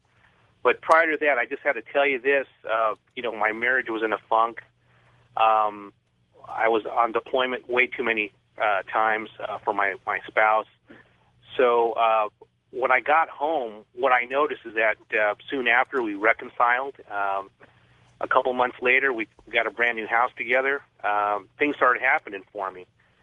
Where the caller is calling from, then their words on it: Oakland, California, United States; from Oakland.